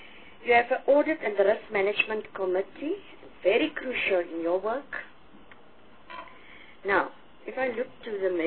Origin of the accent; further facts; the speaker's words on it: Northern Cape, South Africa; I'm from the Northern Cape, that's why I'm asking.